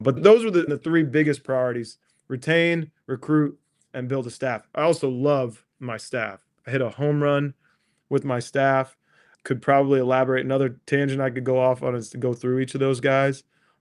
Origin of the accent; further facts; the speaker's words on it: New Jersey, United States; I'm from New Jersey.